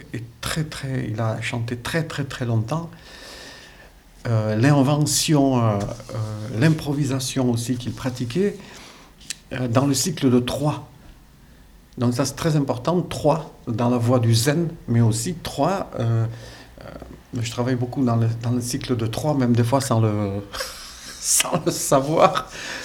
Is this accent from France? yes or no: yes; Saint-Palais, Nouvelle-Aquitaine, France; born there; Mais moi, je suis né à Saint-Palais, où une branche de cette famille soulatine est venue s'installer. On a eu une éducation dans le village